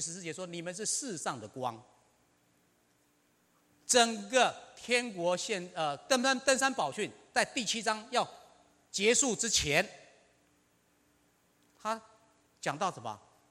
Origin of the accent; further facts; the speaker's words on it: Taiwan; I'm a Taiwanese、我是台湾人啊。